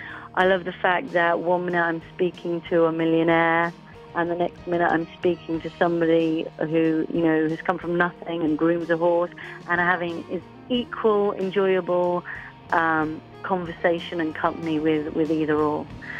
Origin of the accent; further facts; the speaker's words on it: England, United Kingdom; You know, I'm English.